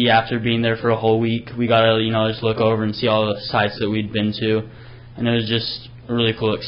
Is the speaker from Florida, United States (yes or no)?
no; Utah, United States; I really enjoyed telling everyone that I was from Utah and that I was a polygamist.